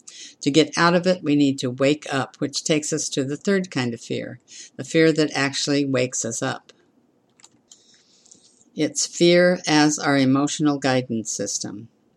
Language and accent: English; New York City, New York, United States; I grew up in Brooklyn, New York, on my best day, I am way more comfortable pressed up against 1,000 sweaty strangers in a subway car